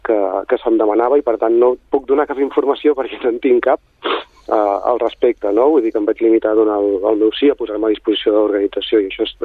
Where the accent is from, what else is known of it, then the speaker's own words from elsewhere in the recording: Sabadell, Catalonia, Spain; Jo crec que sóc sabadellenc de pedra picada